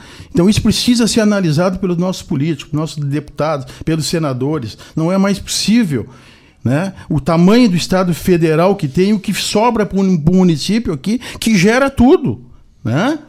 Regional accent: Brazil; A causa é toda, é nossa, somos brasileiros.

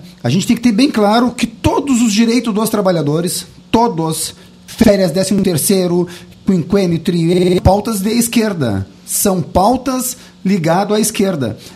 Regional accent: Pelotas, Rio Grande do Sul, Brazil; eu sou natural de Pelotas.

